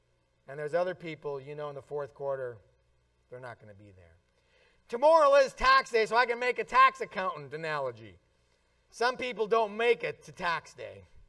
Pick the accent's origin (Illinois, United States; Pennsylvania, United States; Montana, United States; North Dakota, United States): North Dakota, United States; also born or lived in Minnesota; I was really from North Dakota and Minnesota. I don't know how they got Michigan.